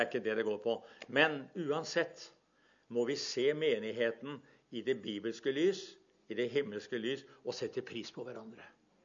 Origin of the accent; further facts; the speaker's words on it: Porsgrunn, Telemark, Norway; det fortelles om en historie fra Porsgrunn, der jeg vokste opp